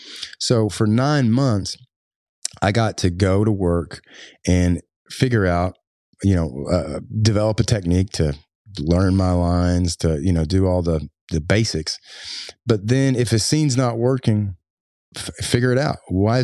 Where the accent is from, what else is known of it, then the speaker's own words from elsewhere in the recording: Kentucky, United States; That was a series that was based off of a feud that happened in basically my county, Pike County. I grew up in Floyd County, but Pike County